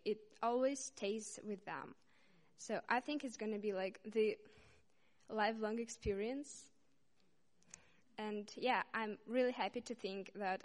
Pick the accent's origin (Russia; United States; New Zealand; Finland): Russia; Saint Petersburg; English is a second language; I'm from Russia, St. Petersburg, and this is my first year